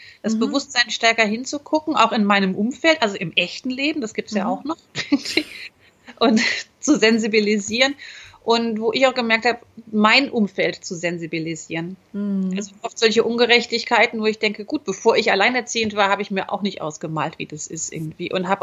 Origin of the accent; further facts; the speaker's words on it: North Rhine-Westphalia, Germany; Ich komme halt aus dem Rheinland.